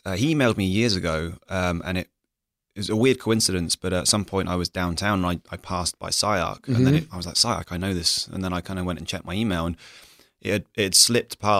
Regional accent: Southampton, South East England, United Kingdom; I was in Southampton, which is my hometown back in the UK.

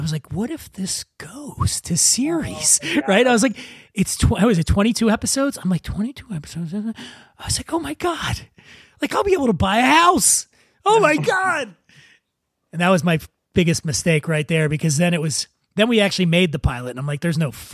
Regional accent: Philadelphia, Pennsylvania, United States; I grew up poor in Philadelphia, right?

